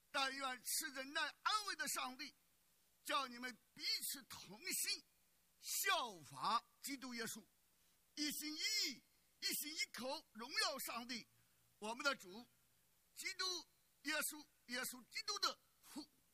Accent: China; 那我们中国人常常讲，哎呀，你要活出个人样子来

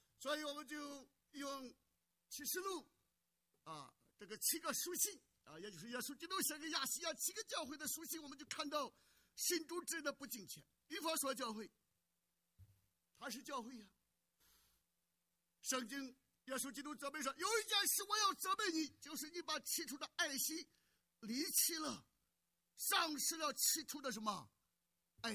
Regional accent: China; 或者我们中国人讲招惹什么天怒，天网恢恢啊

